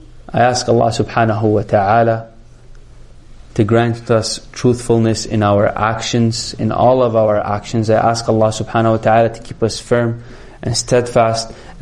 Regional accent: Toronto, Ontario, Canada; I was raised here in Canada. Originally I'm from Palestine. Alhamdulillah, you know, I've been in Toronto most of my life. I studied in Medina.

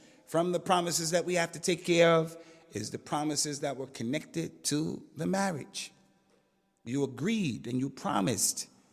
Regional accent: United States; We came here to this country. I'm from America.

